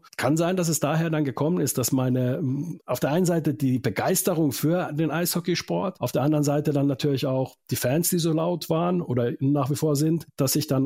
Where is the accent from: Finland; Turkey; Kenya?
Finland; German is a second language; now in Germany; Das kenne ich noch aus meiner Heimat auch in Finnland